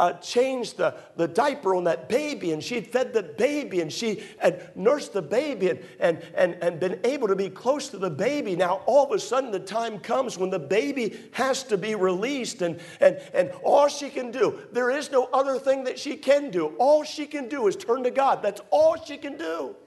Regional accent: Maryland, United States; I was raised in Maryland. She was raised in Florida. That's about a 26-hour drive or so.

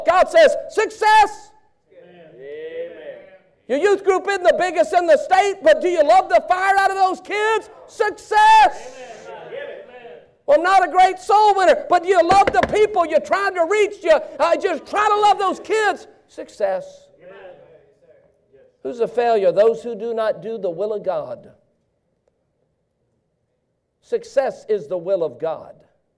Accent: Baton Rouge, Louisiana, United States; My wife was raised in Maine. I was raised in Baton Rouge.

